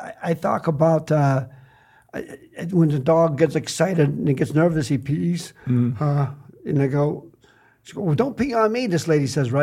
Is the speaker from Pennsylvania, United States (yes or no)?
yes; Sharon, Pennsylvania, United States; No. I'm from Sharon, Pennsylvania, right by Youngstown, where I grew up.